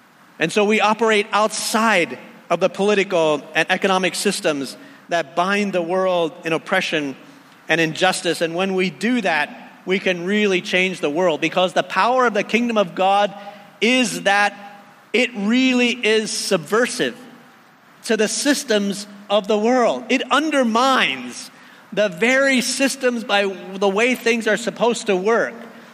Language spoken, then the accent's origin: English; Canada; I'm just not going to be that patriotic as a Canadian.